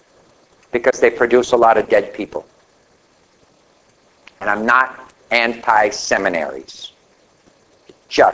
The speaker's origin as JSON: {"language": "English", "country": "Canada", "said": "Yeah, because I'm Canadian."}